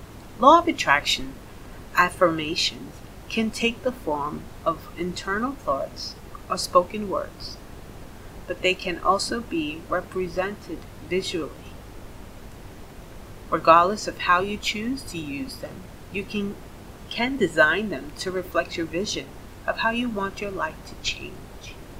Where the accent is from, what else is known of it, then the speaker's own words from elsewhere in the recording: United States; now in Scotland, United Kingdom; I'm very proud of being an American. I will never change that. I love being an American